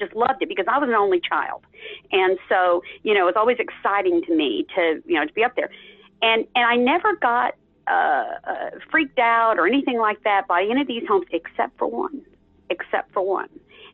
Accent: Texas, United States; But I was raised in Texas, but my grandmother, had a sister in New Jersey.

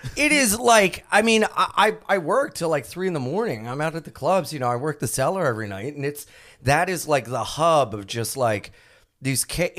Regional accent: Delaware, United States; now in New York, United States; I'm from Delaware.

